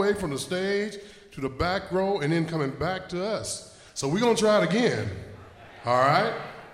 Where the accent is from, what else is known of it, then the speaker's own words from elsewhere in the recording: Kansas City, Missouri, United States; Now, I'm from Kansas City. I know when you hear the blues, you clap.